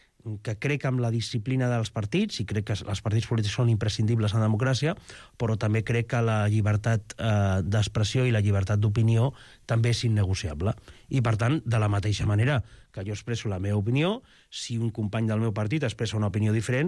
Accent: Tarragona, Catalonia, Spain; Jo sóc tarragoní, continuo vivint a Tarragona, i l'any, quan jo era nen, a Tarragona, a la dècada dels 80

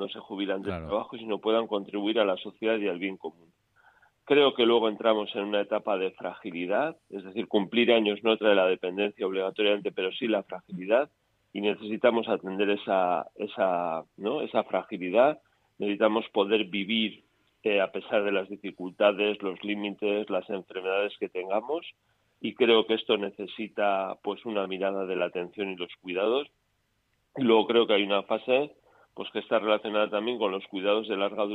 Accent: San Sebastián, Basque Country, Spain; y también yo soy vasco de Donosti, pues de Euskadi también, ¿no?, y de todo el Estado.

